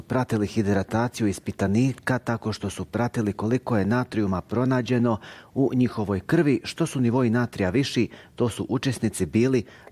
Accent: Bosnia & Herzegovina; barem tamo kod nas u Bosni, ja najviše volim bosanski lonac

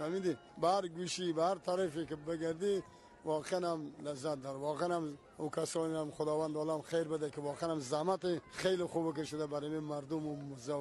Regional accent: Afghanistan; now in Iran; ما زائر هستیم، از افغانستان اومدیم

